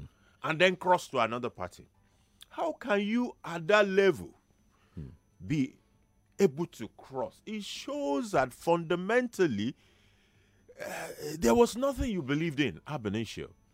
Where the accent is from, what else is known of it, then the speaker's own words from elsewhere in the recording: Nigeria; I'm a Nigerian